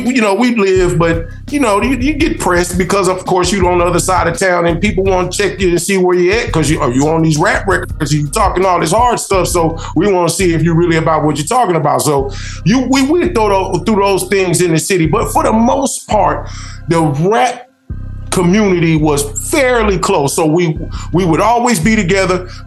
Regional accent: San Diego, California, United States; also born or lived in Carbondale, Illinois; now in Atlanta, United States; I'm originally from Carbondale, Illinois. Grew up in East San Diego, California. and I now live in Atlanta, Georgia.

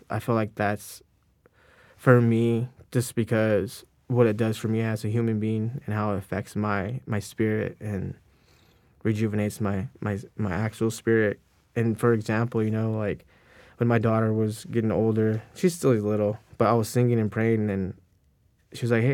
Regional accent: United States; I grew up on San Pascual Res, and we brought up in the culture and traditions and, like, singing our songs, praying to the creator, Maha, and all what we believe in, and walking that road

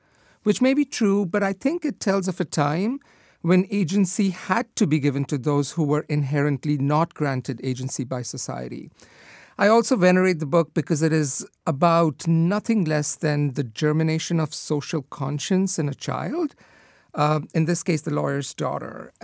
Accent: India; growing up in India

